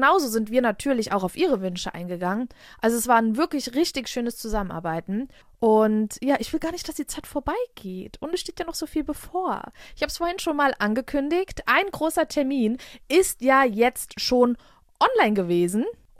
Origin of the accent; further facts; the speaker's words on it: Frankfurt, Hesse, Germany; hier in meiner Region, ich komme ja aus der Nähe, aus Frankfurt